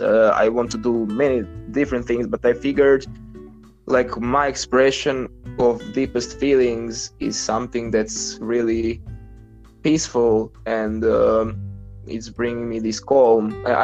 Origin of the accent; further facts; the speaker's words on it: Croatia; English is a second language; I'm from Croatia